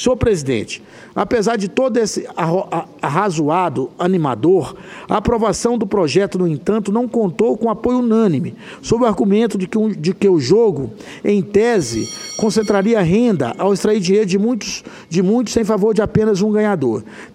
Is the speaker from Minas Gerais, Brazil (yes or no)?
no; Corumbá de Goiás, Goiás, Brazil; Corumbá, que é exatamente o nome da minha cidade natal aqui do estado de Goiás, se chama Corumbá de Goiás